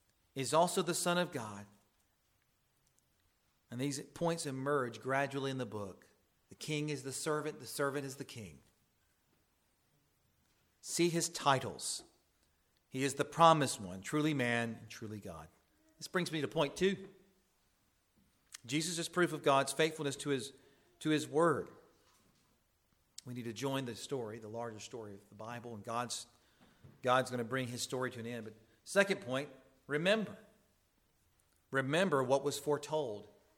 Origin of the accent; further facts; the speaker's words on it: the South, United States; I say Isaiah. I'm from the South. That's the way I know how to say his name, Isaiah.